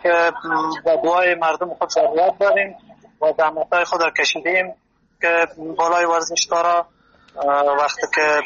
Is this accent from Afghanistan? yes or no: yes; Afghanistan; also born or lived in Turkey; now in Sweden